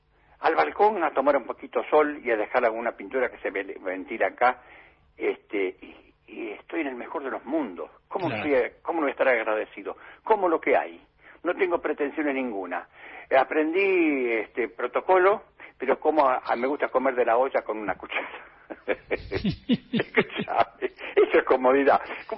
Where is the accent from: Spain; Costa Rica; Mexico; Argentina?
Argentina; Yo soy argentino